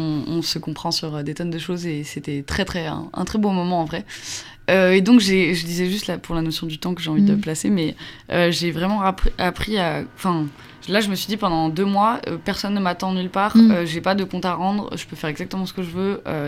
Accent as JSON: {"language": "French", "town": "Grenoble", "region": "Auvergne-Rhône-Alpes", "country": "France", "tie": "born there", "said": "Oui, parce que je suis née à Grenoble, mais j'ai pas habité en fait à Grenoble."}